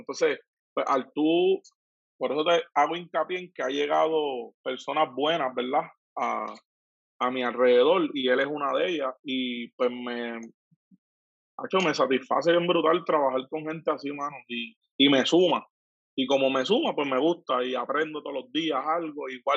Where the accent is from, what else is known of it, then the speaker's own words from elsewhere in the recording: Junco, Venezuela; el pueblo de Cagua, que también yo soy hijo adoptivo de ahí, porque yo soy natural de Junco, que a mucha honra lo digo, pero pues, Cagua me adoptó durante tantos años.